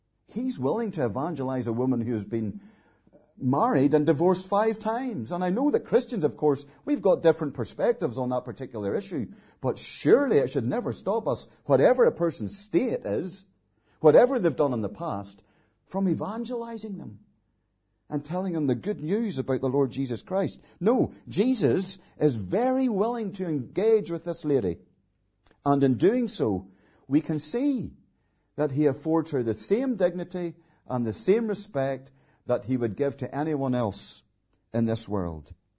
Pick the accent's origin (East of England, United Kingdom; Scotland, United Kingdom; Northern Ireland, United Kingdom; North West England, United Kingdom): Northern Ireland, United Kingdom; Ballymena; working in a hostel for homeless people in my hometown in Ballymena a number of years ago